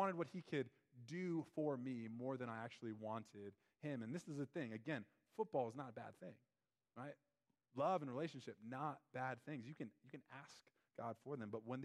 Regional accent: Miami, Florida, United States; I remember as a freshman at Wayne State, I played football over there, and I came from Miami

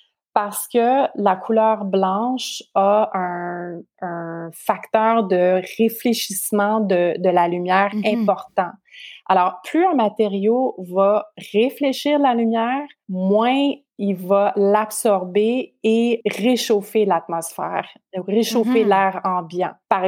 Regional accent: Quebec, Canada; Puis si je peux donner une statistique qui est chez nous au Québec

